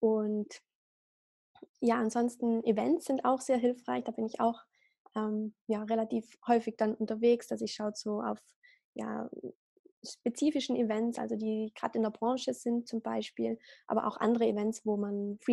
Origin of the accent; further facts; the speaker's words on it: Trentino-Alto Adige, Italy; Und ja, dann bei uns in Südtirol ist es natürlich so, Tourismus läuft sehr gut und alles.